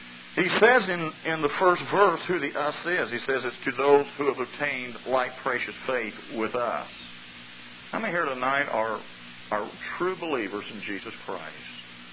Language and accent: English; Indiana, United States; I'm from Indiana, and I pastor a church there.